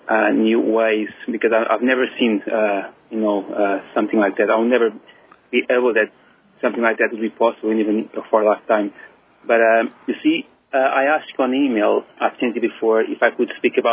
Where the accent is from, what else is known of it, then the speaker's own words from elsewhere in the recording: London, United Kingdom; I'm from London.